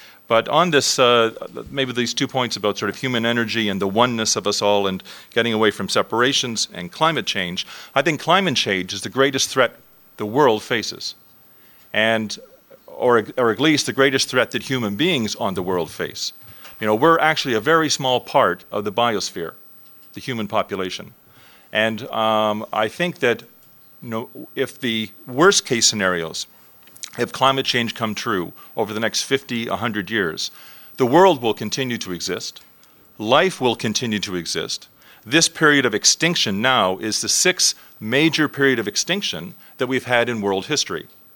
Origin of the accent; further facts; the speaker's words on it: Canada; I'm from Canada. And in Canada, for all the time I was growing up, for 40 or 50 years